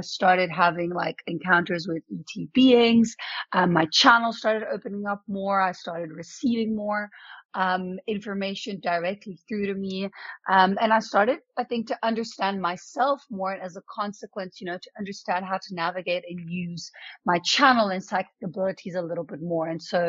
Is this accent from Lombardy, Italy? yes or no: yes; Milan, Lombardy, Italy; first language Italian; English is a second language; now in South Africa; So I'm Italian. I was born and raised in Milano in Italy. But I'm currently living in South Africa, but I have traveled like many places around the world.